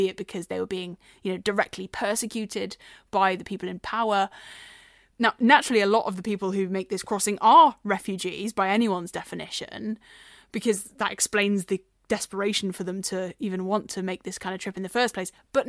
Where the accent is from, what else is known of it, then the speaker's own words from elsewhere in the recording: United Kingdom; I'm a British person. I'm proud to be.